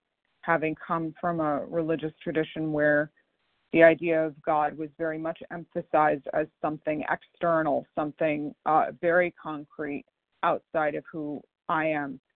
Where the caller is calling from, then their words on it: New York, United States; I'm calling from New York.